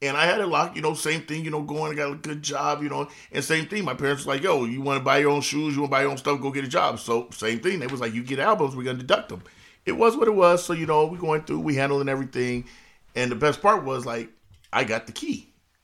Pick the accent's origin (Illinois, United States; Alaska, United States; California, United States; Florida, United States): Alaska, United States; Anchorage; I'm from East Anchorage, so East Anchorage, East Coast, whatever, we all do it the same.